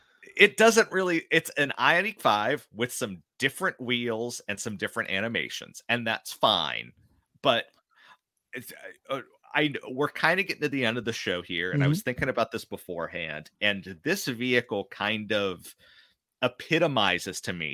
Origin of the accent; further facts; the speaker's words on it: Cleveland, Ohio, United States; So I grew up in the Cleveland area, and at the IX Center, you could go and all of the dealers would be there